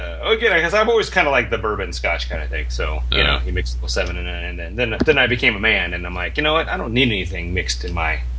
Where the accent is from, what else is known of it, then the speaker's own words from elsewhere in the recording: Ohio, United States; And then, of course, from my home state of Ohio, Warren Harding, his drink was 7-7.